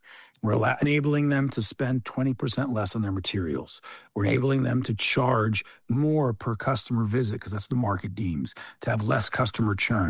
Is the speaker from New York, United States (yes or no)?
no; New Jersey, United States; I grew up in New Jersey. So I love